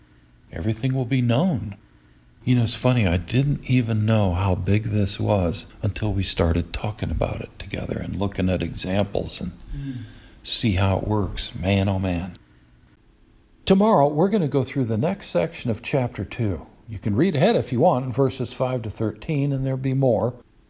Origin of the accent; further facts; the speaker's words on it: the North, United States; also born or lived in South; I was born in the South, but raised up North. But my parents were nevertheless from the South.